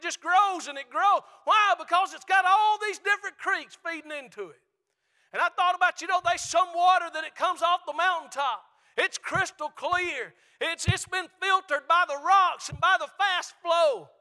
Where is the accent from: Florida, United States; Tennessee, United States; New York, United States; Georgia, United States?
Georgia, United States; I was born and raised on Lake Lanier, been around that lake my whole life.